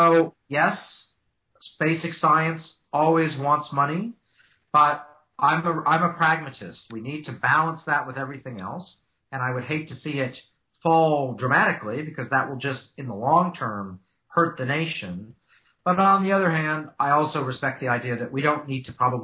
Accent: Alaska, United States; also born or lived in Montana; Oh, I definitely say I'm from Montana and Alaska.

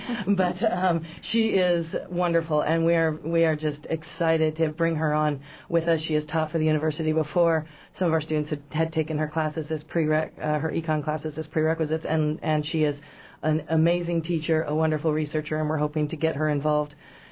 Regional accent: Idaho, United States; I come from Idaho, mostly, but all across the Pacific Northwest growing up

